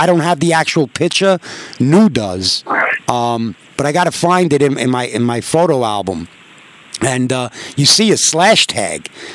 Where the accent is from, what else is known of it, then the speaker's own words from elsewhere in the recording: Queens, New York, United States; Being that I'm from Queens, you know, I don't ring my own bell.